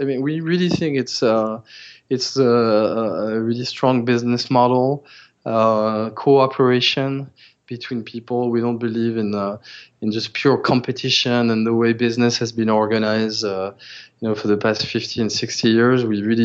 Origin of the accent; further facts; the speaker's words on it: France; English is a second language; moved away as an adult; I grew up in France.